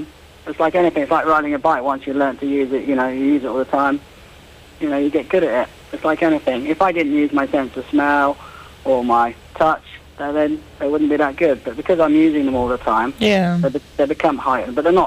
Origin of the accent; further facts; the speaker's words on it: Weston-super-Mare, South West England, United Kingdom; I come from Western Supermare originally, and I went to Bristol every day from about the age of 5 till 8, and then I went to Coventry to a boarding school